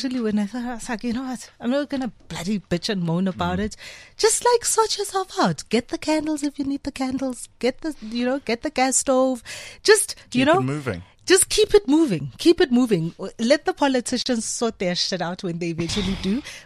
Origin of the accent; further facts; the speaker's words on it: Soweto, Gauteng, South Africa; My entire life growing up in Soweto, when winter came, when there was a burden on the system, now I understand why we would get load shedded.